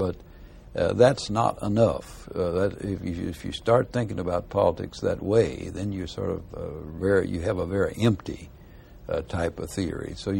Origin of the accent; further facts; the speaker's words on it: the South, United States; it did stem from my basic cultural heritage